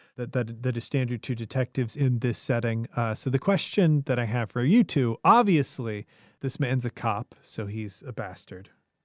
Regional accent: Colorado, United States; you know, my home state of Colorado, like, there's not usually a lot of cloud cover.

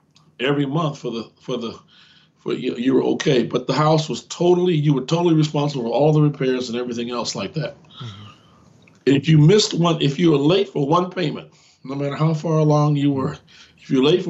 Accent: Gary, Indiana, United States; I grew up in the Chicago area, and in Gary, Indiana, to be exact.

